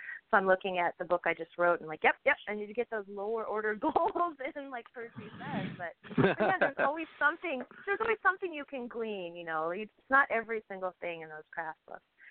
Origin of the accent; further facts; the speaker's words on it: California, United States; I grew up in California. I don't know. Love brought me here.